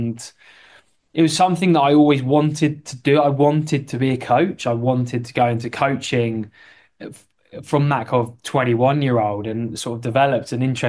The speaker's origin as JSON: {"language": "English", "region": "England", "country": "United Kingdom", "said": "it's amazing as an Englishman to see a home World Cup."}